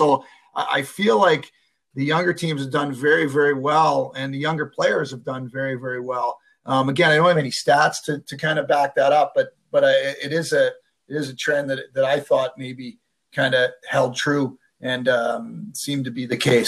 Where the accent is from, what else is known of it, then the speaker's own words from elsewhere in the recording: Western Canada, Canada; And we're from Western Canada.